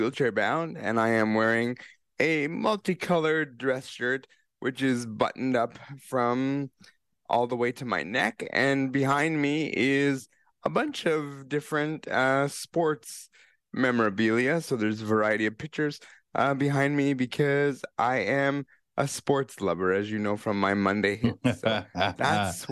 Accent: Kitchener, Ontario, Canada; from Kitchener, Ontario.

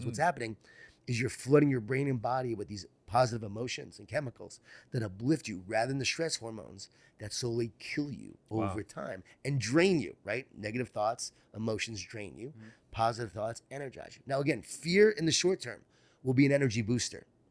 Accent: Long Island, New York, United States; Growing up in Long Island, New York, right?

